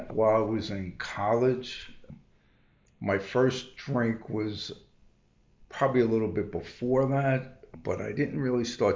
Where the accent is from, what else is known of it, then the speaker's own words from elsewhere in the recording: Inwood, New York, United States; also born or lived in Far Rockaway; So I was born in St. Joseph's Hospital in Far Rockaway. Grew up in Inwood, Long Island, and had a good childhood.